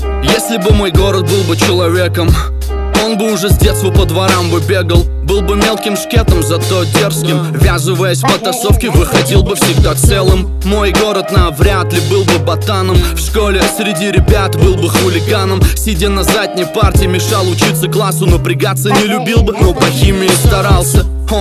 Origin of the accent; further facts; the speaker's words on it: Nizhnekamsk, Tatarstan, Russia; Нижнекамск, Тубен Кама, мой родной город на берегу реки Кама.